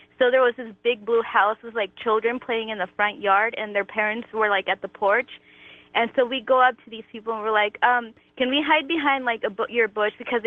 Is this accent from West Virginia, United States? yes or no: no; Bellflower, California, United States; I'm 22, and I'm from Bellflower, California.